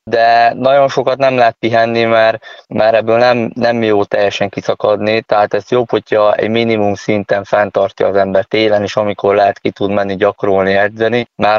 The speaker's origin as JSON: {"language": "Hungarian", "town": "Veszprém", "region": "Veszprém County", "country": "Hungary", "said": "itt én Veszprémi vagyok, itt Veszprémben"}